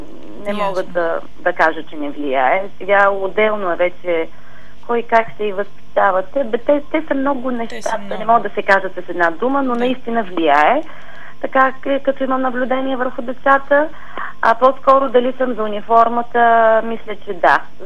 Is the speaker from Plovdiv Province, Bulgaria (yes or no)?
yes; Laki, Plovdiv Province, Bulgaria; вече не ръководя децата към моя роден град Лъки